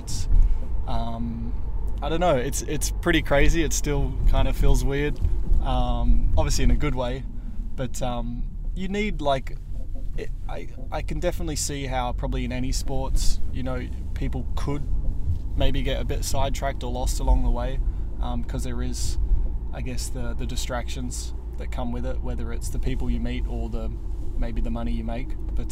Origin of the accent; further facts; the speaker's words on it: Australia; as you can tell I am Australian and I need sunshine to function.